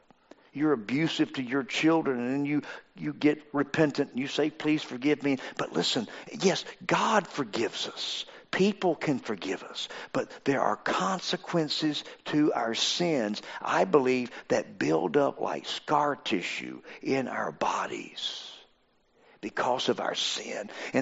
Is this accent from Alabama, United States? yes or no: yes; Mobile, Alabama, United States; I picture an old washboard growing up in the South. And of course, you can't get much further south than Mobile, Alabama.